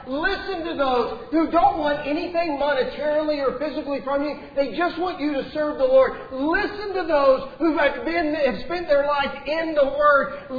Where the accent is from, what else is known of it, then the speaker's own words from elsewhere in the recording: Lubbock, Texas, United States; now in Gainesville, United States; I grew up in Lubbock.